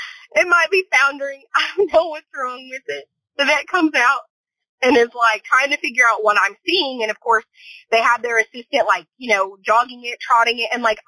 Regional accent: El Paso, Texas, United States; Like, plus, I grew up in El Paso, Texas

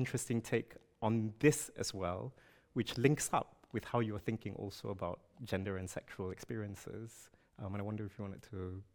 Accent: Malaysia; I come from Malaysia

